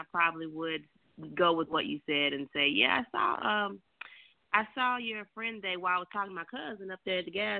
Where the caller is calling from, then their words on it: Alabama, United States; I'm calling from Alabama.